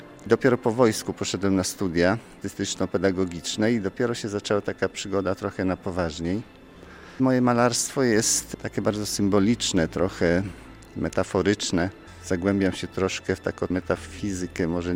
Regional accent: Zambrów, Podlaskie Voivodeship, Poland; Jestem z Zambrowa.

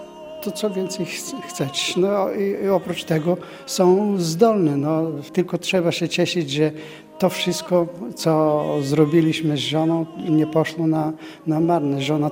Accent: Sofia Province, Bulgaria; Polish is a second language; moved away as an adult; now in Poland; Ja w Bułgarii mieszkałem pod Sofią, w górach, także jestem góralem.

